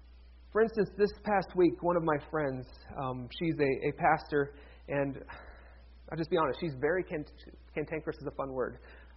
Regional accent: Cleveland, Ohio, United States; my hometown Cleveland Browns, who finished last in the league last year

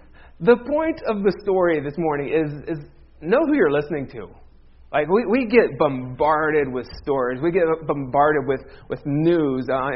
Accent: Ohio, United States; And I can make fun of Ohio, because I'm from Ohio.

